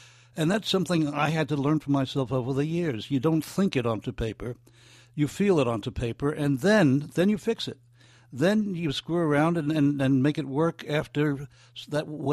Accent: New York City, New York, United States; born there; Well, I was born in the Bronx, which is a little worse than Kenya.

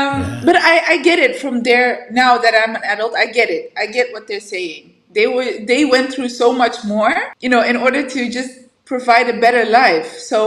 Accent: Netherlands; because I grew up in Holland, in Netherlands.

